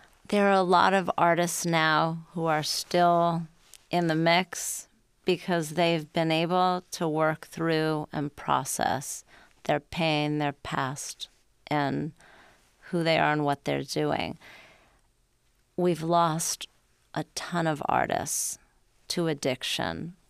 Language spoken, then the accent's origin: English; Texas, United States; I came out here from Texas.